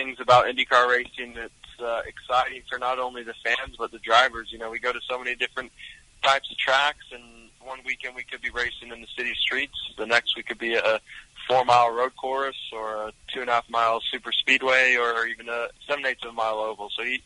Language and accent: English; Florida, United States; You know, I grew up in Florida, so lots of family and friends come out to support me in St. Pete.